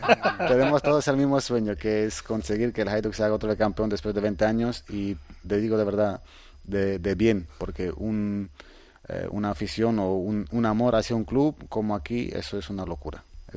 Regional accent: Switzerland; now in Croatia; Yo nací en Suiza, yo hice todo en Suiza, jugué con la selección de, suiza hasta los 19 años.

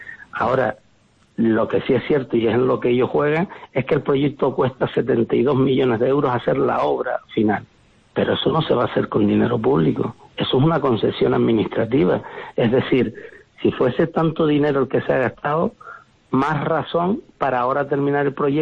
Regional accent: Canary Islands, Spain; si usted se siente ofendida, debe ser que no nos insultó a los majoreros

